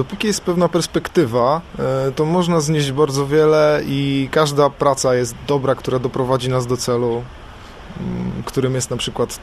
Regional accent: Szczytno, Warmian-Masurian Voivodeship, Poland; Jesteśmy z Mazur, pochodzę ze Szczytna.

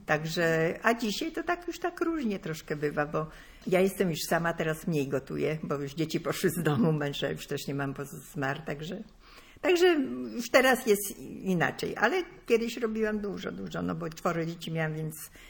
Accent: Gdańsk, Pomeranian Voivodeship, Poland; born there; ja jestem też gdańszczanka z urodzenia. Na Orunianka jeszcze dodatkowo.

